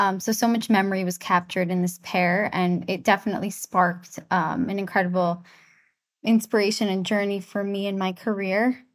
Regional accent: New York, United States; So as a New Yorker, my fingers were on the pulse of fashion.

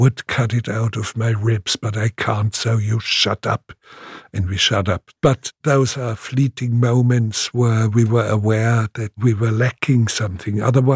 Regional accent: Munich, Bavaria, Germany; born there; English is a second language; Well, actually, I was born in Munich, but I was only 2 weeks old when there was carpet bombardment on Munich.

